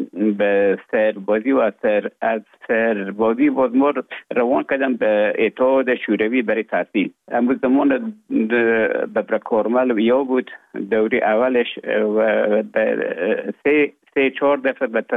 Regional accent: Afghanistan; moved away as an adult; also born or lived in Russia; now in Finland; ما در افغانستان بودم. بعد از ای که از افغانستان طالبو آمدن به اوج گذاره محکمه که مشکل بود و آمدم به طرف های روسیه و از روسیه آمدم به ایجه بفنلان.

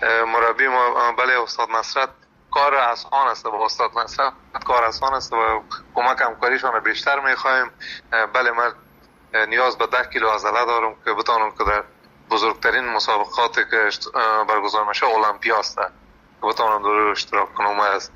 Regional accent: Afghanistan; now in Europe; مدت 5 سال میشه ما در اروپا زندگی میکنم، از افغانستان آمدیم. مدت 5 سال میشه در اروپا زندگی میکنم

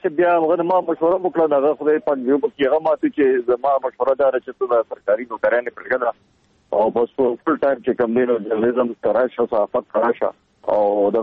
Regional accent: Peshawar, Khyber Pakhtunkhwa, Pakistan; زه په خپل پېښور کې لوی شوی ما سبق دغه ځای نه ویلی دی.

